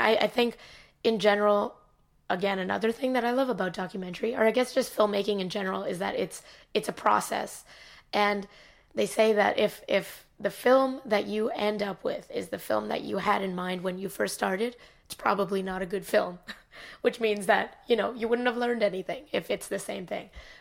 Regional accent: Canada; also born or lived in India; growing up in Canada, but being born in India, I've constantly felt, and I still feel, this kind of rift between, you know, where I come from versus who I am now

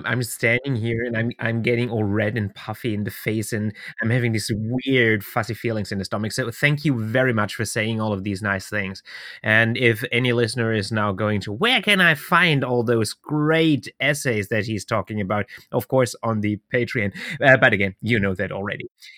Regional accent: Germany; accent: German; English is a second language; Now listeners have to endure my German accent, your Spanish one, and overblown ego

